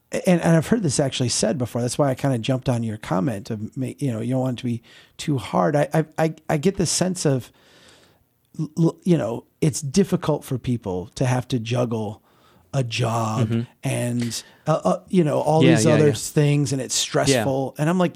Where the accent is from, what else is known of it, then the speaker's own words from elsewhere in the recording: United States; Because I'm an American.